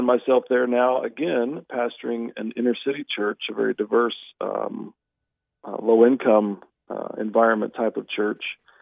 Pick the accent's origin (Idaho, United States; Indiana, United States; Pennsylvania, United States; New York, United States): Indiana, United States; Anderson; I grew up in the States, just outside of northeast of Indianapolis, Indiana, which is the capital of Indiana, about 30 miles northeast in a little town called Anderson, Indiana.